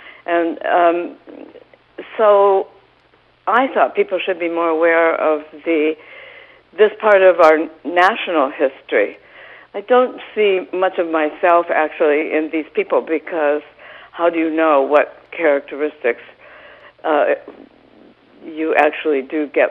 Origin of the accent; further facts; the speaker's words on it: Midwest, United States; And we sometimes talk about certain sturdy qualities of our characters that we think we get from growing up in the Midwest.